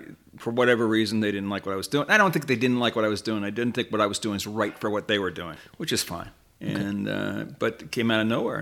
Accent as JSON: {"language": "English", "region": "New Jersey", "country": "United States", "tie": "born or raised there", "said": "I was born and raised in Jersey, and I was only 16 when that scene, in 1963."}